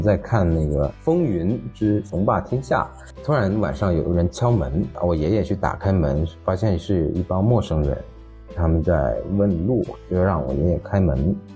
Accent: Zhanjiang, Guangdong, China; also born or lived in Maoming; 我是出生在广东一个沿海城市叫茂名的一个小地方，刚出生八个月之后就被我奶奶带到了湛江，也是一个沿海城市。

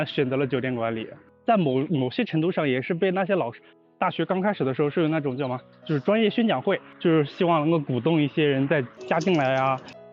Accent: Anhui, China; 我大学都是在本省内就读的，其实我就是安徽的

